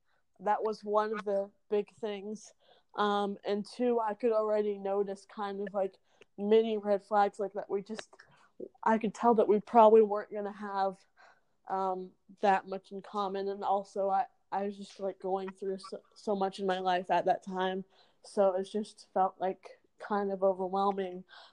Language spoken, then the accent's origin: English; Charlottesville, Virginia, United States; he will pick me up from my hometown in Charlottesville, Virginia, and drive all the way to Maryland